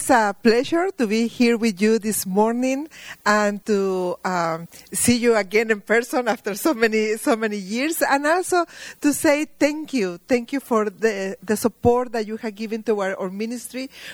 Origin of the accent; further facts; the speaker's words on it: Mexico; born there; English is a second language; now in Czech Republic; I was born in Mexico.